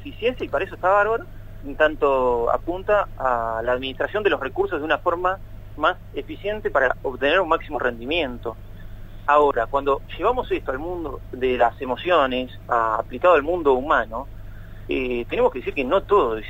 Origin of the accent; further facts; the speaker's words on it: Argentina; cuántas alegrías como estas, como pueblo argentino, tenemos?